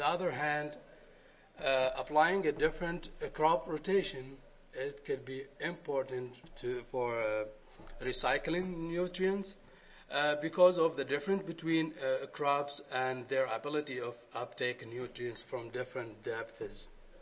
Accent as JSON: {"language": "English", "country": "Saudi Arabia", "lives_now": "United States", "said": "I'm from Saudi Arabia, PhD student in South Dakota State University, Plant Science Department"}